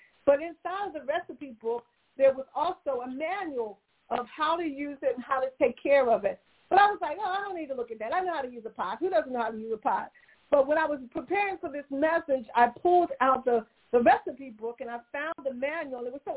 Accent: Philadelphia, Pennsylvania, United States; I'm a Philly girl. I wasn't born in the kingdom. I was born in Philly.

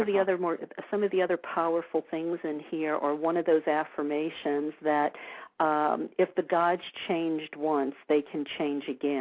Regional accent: New Orleans, Louisiana, United States; now in California, United States; I mean, look, I grew up in New Orleans, the Bible Belt. I didn't know about any of this till I moved to California.

